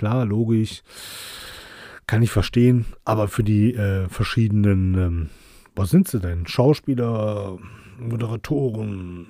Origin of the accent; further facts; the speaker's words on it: Germany; Und wir können ja auch nichts dafür, dass wir Deutsche sind. Ja, wir hatten einfach Glück. Wir sind Deutsche. Ich bin nicht ganz so blond und ganz so blauäugig. Ich sehe aus wie ein vergrauter Italiener.